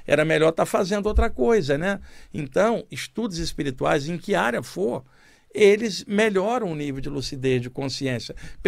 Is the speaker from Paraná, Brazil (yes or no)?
no; Rio de Janeiro, Brazil; Eu cresci na Baixada Fluminense do Rio de Janeiro.